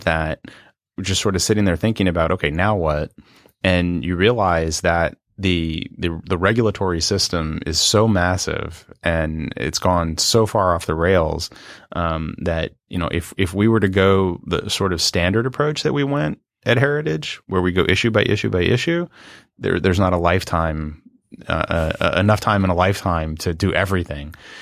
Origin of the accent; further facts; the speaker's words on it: New Orleans, Louisiana, United States; I'm from New Orleans. I didn't have to leave